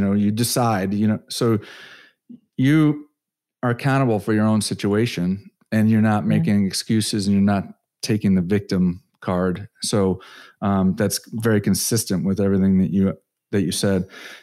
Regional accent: Connecticut, United States; also born or lived in South Florida, United States; I grew up in Connecticut, in the Northeast, but Connecticut doesn't really have any nice mountains. So we would drive up to Vermont and ski on the weekends. And then I lived in South Florida for 14 years.

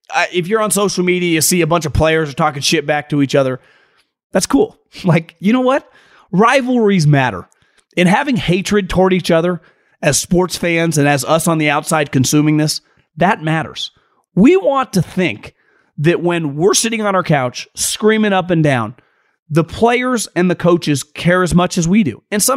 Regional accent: Sacramento, California, United States; Like, I grew up around Sacramento.

